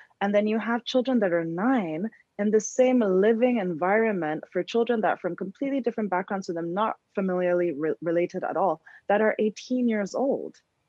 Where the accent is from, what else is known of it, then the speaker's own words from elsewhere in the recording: Nigeria; the respectability politics of being African and of being Nigerian and the way our culture is